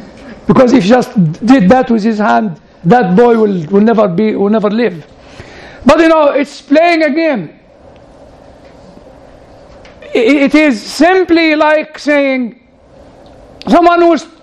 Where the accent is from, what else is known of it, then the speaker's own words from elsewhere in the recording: United Kingdom; I said, "I'm British."